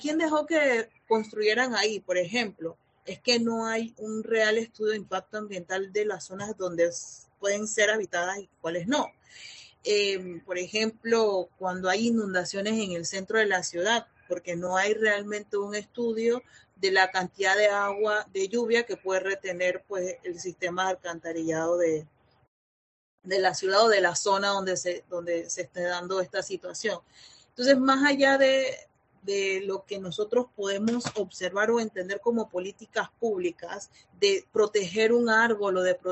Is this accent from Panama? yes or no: yes; Panama; hacen que nosotros como panameños estemos peleando por otros tipos de políticas